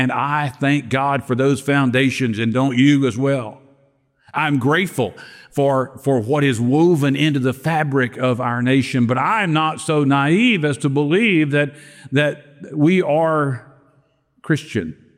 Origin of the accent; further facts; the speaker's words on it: Balcomville, Louisiana, United States; I grew up in Balcomville, Louisiana. It's not really on the map, but it's out there. It was inside a ring levee just outside West Monroe.